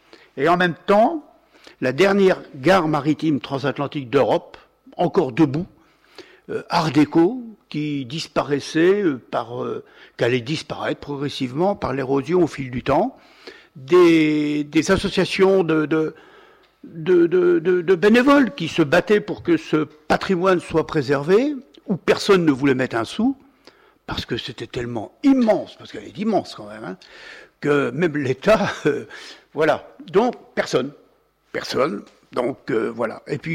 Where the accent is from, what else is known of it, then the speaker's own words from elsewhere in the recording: Normandy, France; born there; Je suis né dans le Cotentin, et comme d'autres, on est raccroché à son enfance.